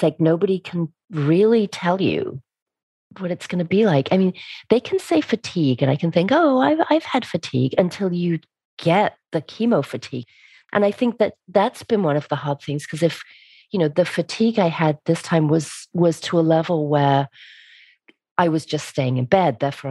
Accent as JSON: {"language": "English", "region": "England", "country": "United Kingdom", "said": "I'm from England, so we clean it up and we do more laundry."}